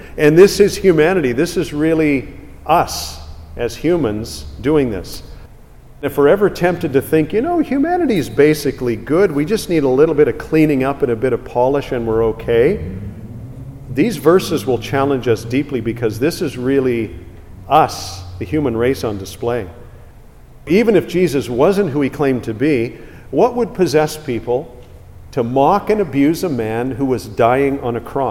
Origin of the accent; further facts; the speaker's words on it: Canada; because we're Canadian and we hear the word regular season, all of a sudden we think, is this about hockey?